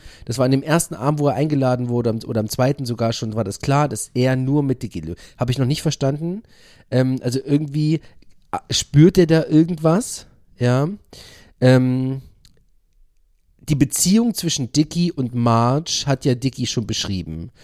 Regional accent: United States; German is a second language; es ist schon gut, dass ich nicht alleine als Amerikaner hier bin.

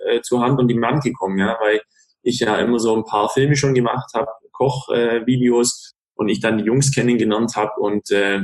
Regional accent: Ulm, Baden-Württemberg, Germany; bin 31 Jahre alt und bin Gastronom aus Ulm.

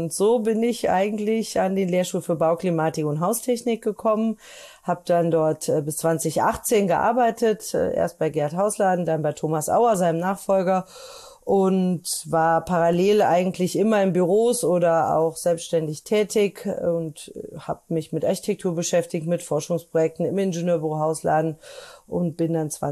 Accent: Rhineland, Germany; Ich komme erstmal aus dem Rheinland. Das ist vielleicht ganz wichtig.

